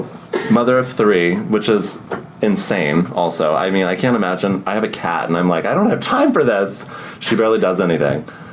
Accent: New York, United States; Everything relates to the subway because I'm a New Yorker.

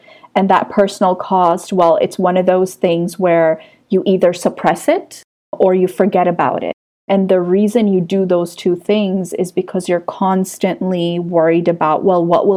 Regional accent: India; now in Canada; If I have to talk about my race or ethnicity, I was born and brought up in India, so I do consider myself as South Asian.

